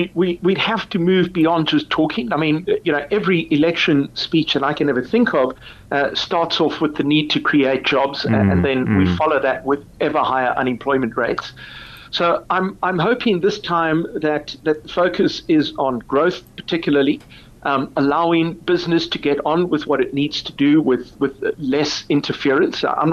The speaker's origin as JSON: {"language": "English", "country": "South Africa", "said": "Of course, we're all South African, so we're also a little nervous about it."}